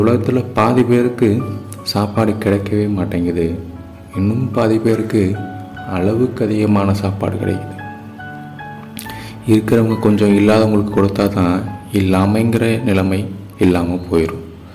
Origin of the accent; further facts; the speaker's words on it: Pudukkottai, Tamil Nadu, India; எனது சொந்த ஊர் புதுக்கோட்டை.